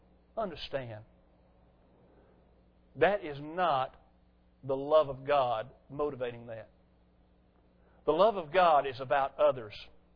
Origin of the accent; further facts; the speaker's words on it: United States; this is painful for me to say as an American